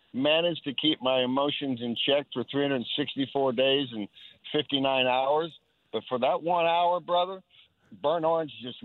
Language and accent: English; Texas, United States; also born or lived in Oklahoma; I was born in Oklahoma, kidnapped by my parents and held hostage down here in Texas.